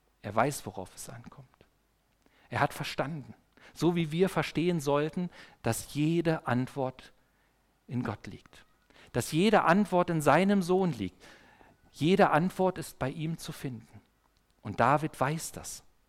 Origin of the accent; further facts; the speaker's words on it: East Germany, Germany; Ich komme ja aus der DDR, aus dem Sozialismus